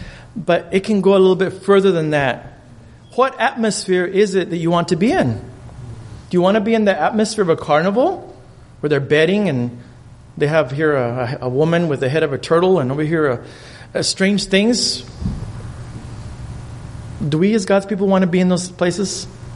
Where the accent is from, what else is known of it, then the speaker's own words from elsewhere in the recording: Mexico; first language Spanish; English is a second language; now in United States; when I come across from Mexico into the United States, my first language was Spanish and then I learned English. My dominant language is English, believe it or not. But I speak good Spanish.